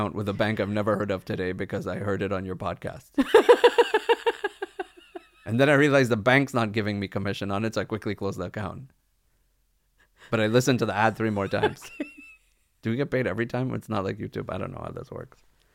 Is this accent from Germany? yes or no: no; Galway, Connacht, Ireland; I'm from Galway.